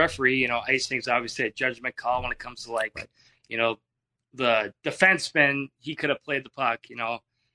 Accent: Grand Rapids, Minnesota, United States; So I say that I'm from Grand Rapids, Minnesota.

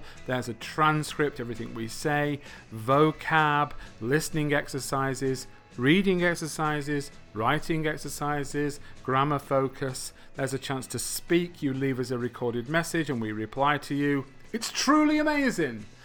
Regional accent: England, United Kingdom; because I'm from England land.

